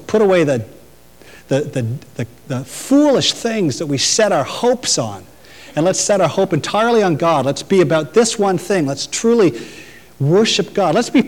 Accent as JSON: {"language": "English", "country": "Canada", "said": "I was going to be intolerant and insulting, but I'm a Canadian."}